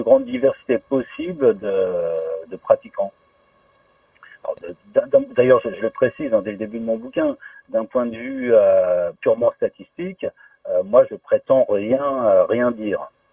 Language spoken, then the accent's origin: French; Hauts-de-France, France; Ah, d'accord, bon, bah, moi de l'Aisne.